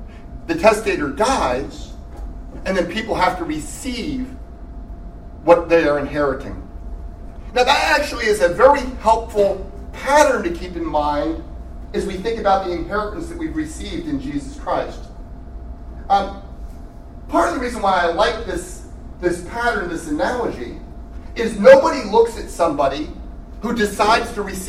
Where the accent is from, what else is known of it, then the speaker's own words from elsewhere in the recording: New York, United States; Also, I'm from New York and I speak too fast.